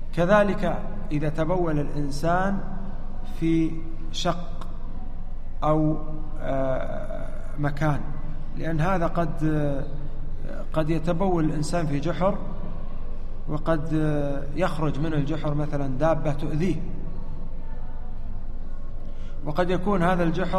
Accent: Saudi Arabia; حنا عندنا في السعودية الأوراق النقدية مكتوب عليها

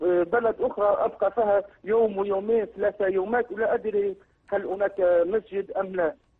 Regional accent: Tunisia; now in France; احيانا انا اقيم في فرنسا اذهب الى بلدي تونس اقيم فيها شهر شهرين

